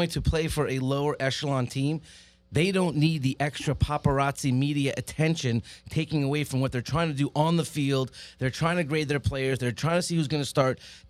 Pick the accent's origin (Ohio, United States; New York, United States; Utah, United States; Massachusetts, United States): Massachusetts, United States; Brookline; also born or lived in Montreal, Canada; Well, I was born in Montreal. I moved to Boston at 12. I went to Brookline High School